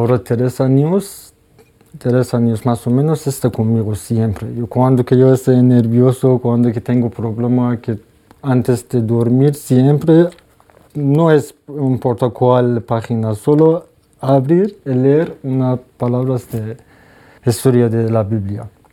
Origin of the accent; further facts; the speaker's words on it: Iran; Spanish is a second language; moved away as an adult; now in Burgos, Spain; yo no entiendo mucho castellano. … soy de Irán, tengo 38 años y hace 2 años estoy en España, en Comunidad de Burgos.